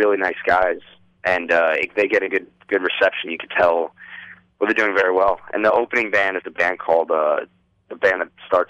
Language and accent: English; New York City, New York, United States; Yeah, I was born in Manhattan. I live in Williamsburg now, but I was born in Manhattan, New York, yeah.